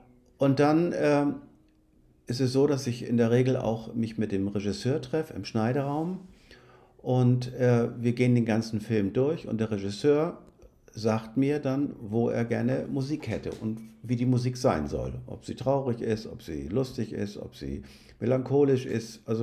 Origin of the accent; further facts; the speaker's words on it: Schleswig-Holstein, Germany; now in Hamburg, Germany; Ich komme aus der Provinz, aus Schleswig-Holstein, und bin dann nach Hamburg gezogen.